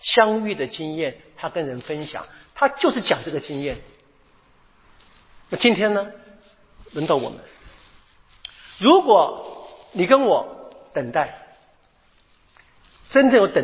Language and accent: Chinese; China; 我们中国人说的对不对